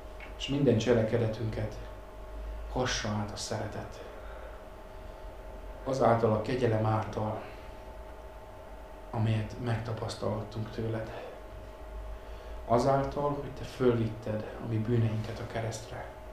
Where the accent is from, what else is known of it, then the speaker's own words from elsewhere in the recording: Berehove, Zakarpattia Oblast, Ukraine; Származásom szerint Kárpátaljáról származom, Beregszászban születtem.